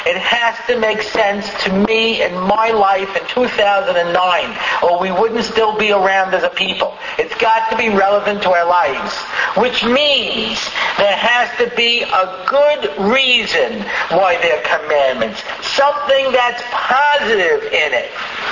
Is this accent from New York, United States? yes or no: yes; New York, United States; I grew up in New York in the 70s, out in the suburbs of Long Island.